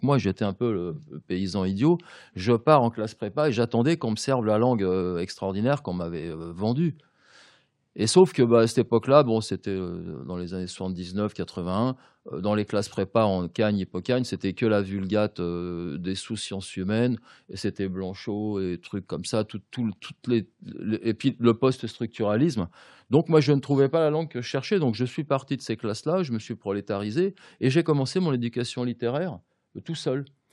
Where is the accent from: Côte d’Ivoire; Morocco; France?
France; Pour moi, en tant que Français et amoureux de la langue française